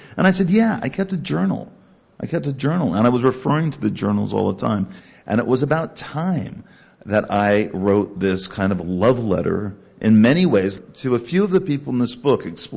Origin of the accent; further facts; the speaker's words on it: California, United States; As I said before, growing up in Southern California, serial killers, huge, haunted me.